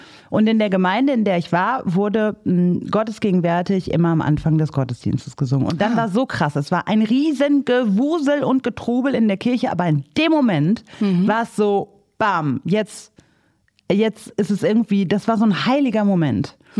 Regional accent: North Rhine-Westphalia, Germany; Und danach ist dann auch Schicht im Schacht, wie man bei uns im Ruhrpott sagt.

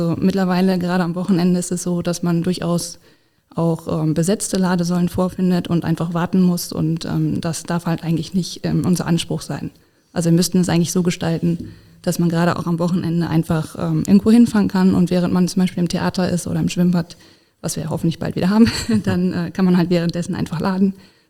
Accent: Essen, North Rhine-Westphalia, Germany; ich komme ursprünglich aus Essen, habe Elektrotechnik studiert in Dortmund mit dem Schwerpunkt Energietechnik, bin dann nach Bonn gegangen zur Bundesnetzagentur

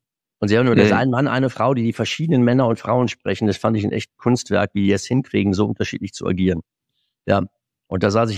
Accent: Germany; Und jetzt hatte ich nochmal vor ein paar Monaten ein Seminar in meiner alten Heimat an der Mosel

